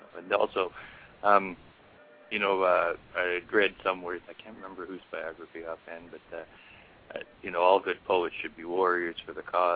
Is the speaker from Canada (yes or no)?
yes; Canada; I'm born Canadian, grew up in a family of five.